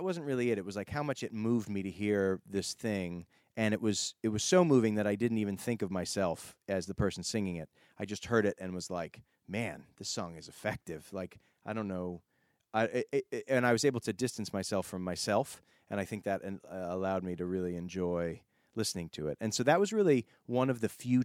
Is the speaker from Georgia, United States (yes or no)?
no; Boston, Massachusetts, United States; I grew up in Boston.